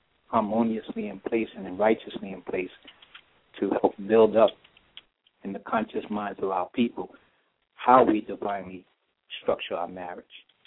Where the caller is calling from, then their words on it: New York City, New York, United States; I'm residing in, I'm calling from New York City.